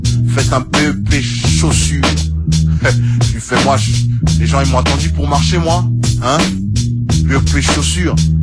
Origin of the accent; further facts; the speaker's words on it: Paris, Île-de-France, France; je viens de Paris, hein. Je viens de Paris, je suis arrivé dans 19, à ma thèse. J'avais 5 piges, et j'en ai 23, mec.